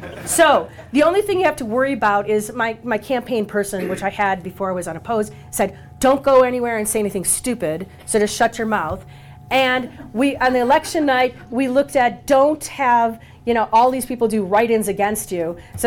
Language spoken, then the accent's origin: English; Wisconsin, United States; I was born in Wisconsin, left it only for 3 years to go to Georgetown Law School.